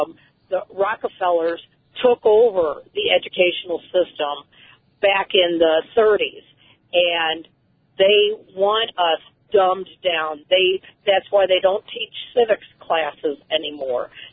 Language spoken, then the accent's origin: English; Missouri, United States; I say I'm an American because I was born in the state of Missouri. So I am a Missourian, but I am also an American